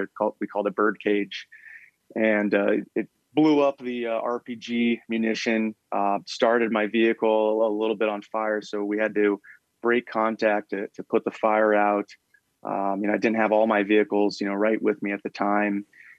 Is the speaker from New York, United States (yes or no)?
no; Ottumwa, Iowa, United States; So growing up in Ottumwa, in between actually getting out of, I think, Ranger school and then going straight to my unit to deploy